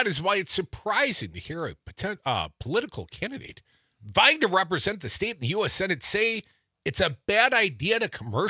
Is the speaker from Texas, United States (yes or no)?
no; Madison, Wisconsin, United States; She was in Madison, Wisconsin, my hometown.